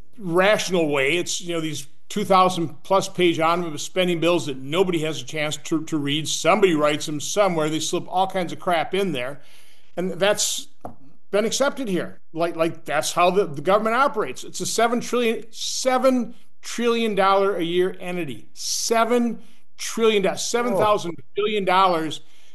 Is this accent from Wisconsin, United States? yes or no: yes; Oshkosh, Wisconsin, United States; now in Washington, United States; I'm an accountant from Oshkosh, Wisconsin, came here, never ran for office. All of a sudden here in Washington, D.C.